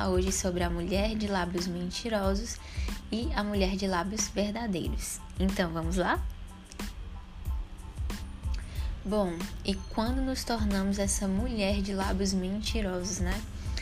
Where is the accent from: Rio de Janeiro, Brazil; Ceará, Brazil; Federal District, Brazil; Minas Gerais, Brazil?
Ceará, Brazil; Fortaleza; tenho 24 anos, sou de Fortaleza, Ceará.